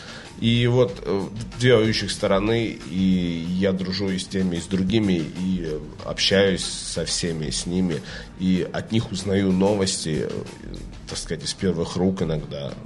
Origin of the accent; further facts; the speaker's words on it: Kharkiv, Kharkiv Oblast, Ukraine; Я просто сам из Харькова, я родился там.